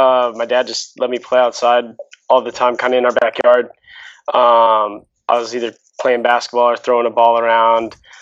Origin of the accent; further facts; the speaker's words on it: Phoenix, Arizona, United States; I'm from Phoenix, Arizona